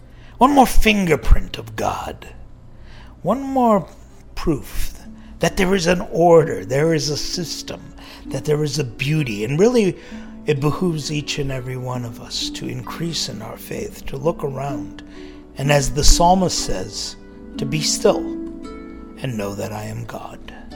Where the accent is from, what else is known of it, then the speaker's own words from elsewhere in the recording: California, United States; born there; It's been now 20 years that I've returned to Southern California. I was born in Southern California. I went away for 15 years to serve in Northern California.